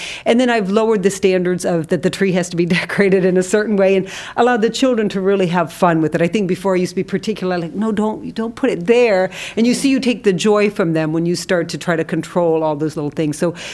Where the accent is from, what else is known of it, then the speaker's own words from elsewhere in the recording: Toledo, Ohio, United States; There's a Christmas tree farm over in White House, Ohio. I'm from the Toledo area.